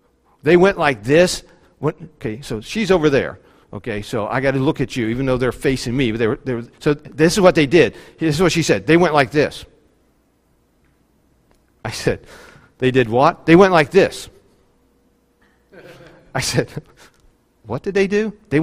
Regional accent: West Virginia, United States; I am from West Virginia. I talk about being a hillbilly.

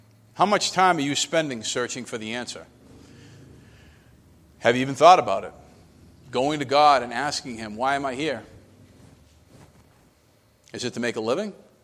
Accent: United States; now in Rhode Island, United States; I have no idea why I grew up in America. I have no idea why I'm here in Rhode Island.

